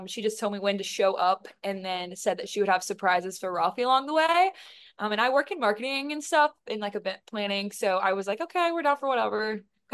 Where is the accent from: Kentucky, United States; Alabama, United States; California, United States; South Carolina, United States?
Kentucky, United States; For me, growing up in Kentucky, I never have experienced anything remotely like the city life.